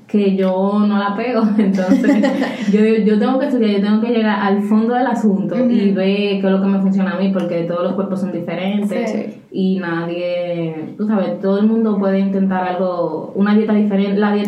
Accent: Dominican Republic; uno que viene de los países pobres como República Dominicana, que tú no tienes acceso a tanta cosa, cuando tú llegas aquí te vuelves loca.

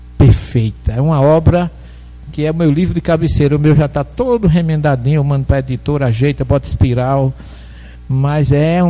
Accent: Alagoa Grande, Paraíba, Brazil; Eu não nasci em Alagoa Grande por acaso, né? Eu tinha que nascer ali, dentro do mato, sem água, sem luz, sem telefone, sem comunicação nenhuma.

